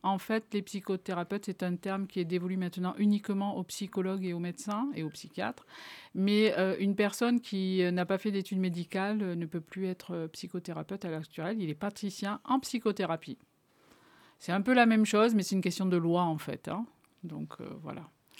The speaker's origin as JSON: {"language": "French", "town": "Montpellier", "region": "Occitanie", "country": "France", "said": "Alors, je viens de Montpellier."}